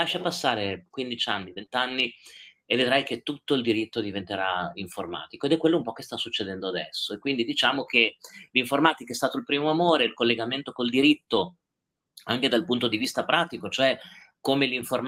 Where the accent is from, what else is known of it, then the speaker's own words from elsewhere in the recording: Emilia-Romagna, Italy; Io sono emiliano, da noi in Emilia c'è un po' la cultura del motore, no?